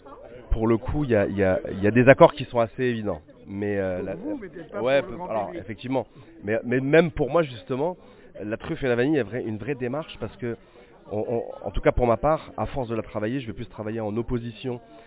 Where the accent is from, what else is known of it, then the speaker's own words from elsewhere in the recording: Réunion, France; also born or lived in Alsace; Moi je suis de l'île de La Réunion du côté de mon père, mais je suis né en Alsace où mon père travaillait à l'époque. Donc j'ai vécu quelques années en Alsace, mais sinon j'ai grandi et j'habite à l'île de La Réunion.